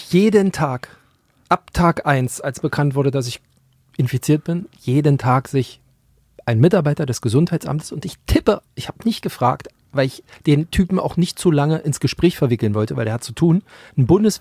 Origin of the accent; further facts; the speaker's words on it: Magdeburg, Saxony-Anhalt, Germany; da ich ja noch in meiner Heimat war, in Magdeburg